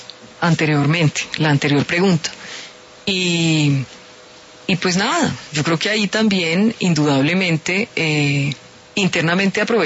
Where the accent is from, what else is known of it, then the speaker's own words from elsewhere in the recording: Buga, Valle del Cauca, Colombia; nos hicimos desde chiquitas, somos de Buga las dos